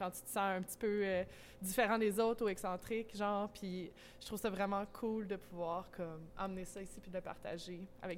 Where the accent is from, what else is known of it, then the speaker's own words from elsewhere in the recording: Val-d'Or, Quebec, Canada; je viens d'ici. Je suis originaire de Val-d'Or.